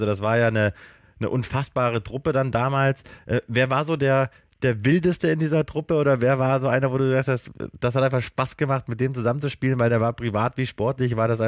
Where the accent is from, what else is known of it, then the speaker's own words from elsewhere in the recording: Munich, Bavaria, Germany; du kommst aus München, ich komme aus München